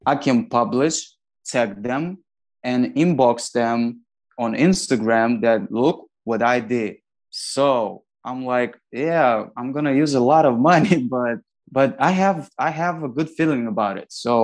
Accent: Welby, Moldova; I'm from Welby, Moldova, blah, blah, blah.

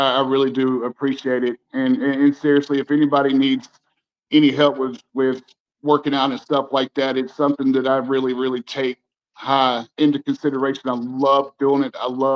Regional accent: the Carolinas, United States; accent: southern drawl; So I'm from the Carolinas. My accent used to be very, very, very thick.

